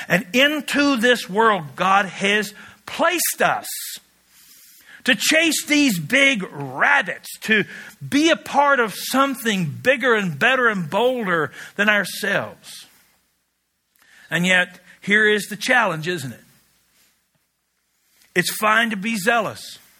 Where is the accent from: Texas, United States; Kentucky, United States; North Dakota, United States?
Kentucky, United States; Now, I come from Kentucky, the home of fast women and beautiful horses.